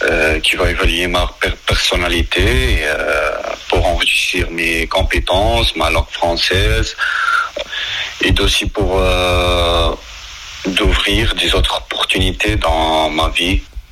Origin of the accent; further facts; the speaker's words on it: Mahdia, Mahdia Governorate, Tunisia; now in Nantes, France; j'ai 25 ans, je suis un volontaire chez Parcours le monde, Grand Ouest à Nantes. Je viens de Mahdia, une ville du Sahel tunisien.